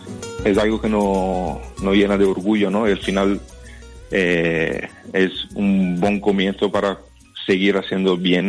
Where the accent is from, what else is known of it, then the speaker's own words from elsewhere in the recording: Italy; Spanish is a second language; yo y Paolo somos italianos